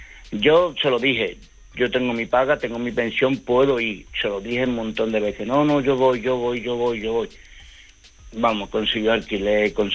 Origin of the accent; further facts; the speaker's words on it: Badajoz, Extremadura, Spain; Yo soy de Badajoz.